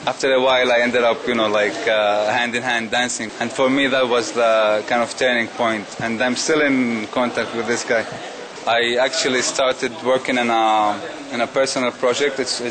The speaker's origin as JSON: {"language": "English", "town": "Bethlehem", "region": "West Bank", "country": "Palestine", "said": "I'm from Bethlehem."}